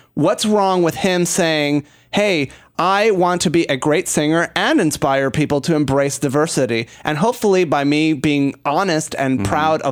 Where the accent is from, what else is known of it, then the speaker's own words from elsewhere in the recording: Detroit, Michigan, United States; grew up in the Brewster Projects, you sometimes don't have nothing but be able to walk the runway.